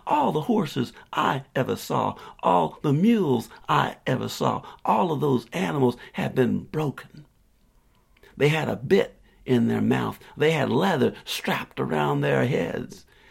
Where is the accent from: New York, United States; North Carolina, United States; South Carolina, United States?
South Carolina, United States; I grew up, I grew up in South Carolina. I grew up with mules around me and a few horses.